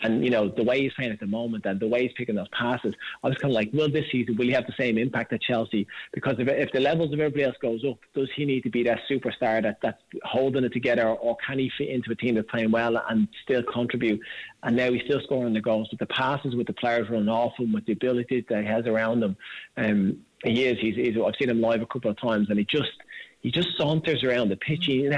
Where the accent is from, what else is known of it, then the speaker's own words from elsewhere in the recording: Ireland; Like I said, we're Irish at home.